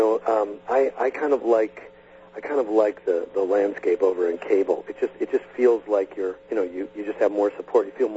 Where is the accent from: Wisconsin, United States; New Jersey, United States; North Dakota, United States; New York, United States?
Wisconsin, United States; Green Bay; and then I grew up in Green Bay, Wisconsin. Don't ask me how they ended up there.